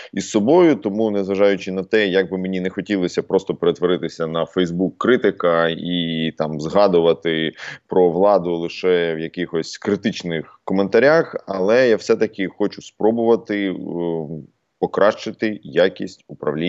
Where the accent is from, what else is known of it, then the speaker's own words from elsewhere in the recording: Kyiv, Ukraine; Я сам з Троєщини